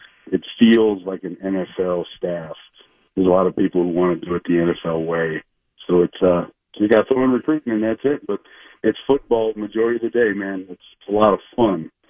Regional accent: El Paso, Texas, United States; but I'm from El Paso, Texas. I know what hot is, and that doesn't scare me.

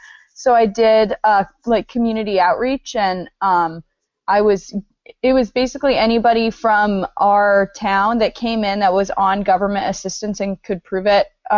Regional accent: Indiana, United States; I was in like this tiny little Indiana community. I'm from Indiana.

